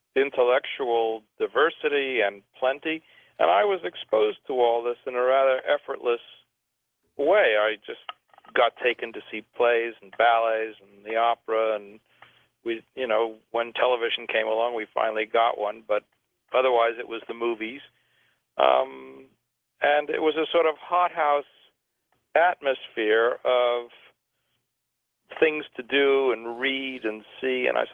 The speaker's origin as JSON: {"language": "English", "region": "New York", "country": "United States", "tie": "born or raised there", "said": "And we lived on the on Manhattan. I was born on Manhattan. I was a native"}